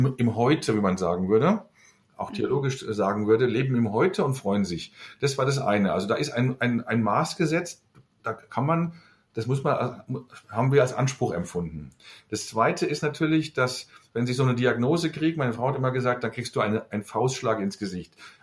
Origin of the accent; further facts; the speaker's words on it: Hesse, Germany; Bei uns im Rhein-Main-Gebiet, wo ich herkomme